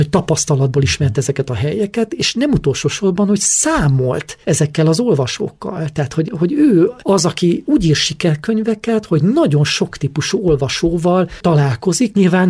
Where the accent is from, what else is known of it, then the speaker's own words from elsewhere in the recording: Kézdivásárhely, Covasna, Romania; ugye székelyföldi vagyok, Kisdivásárhelyen mellől származom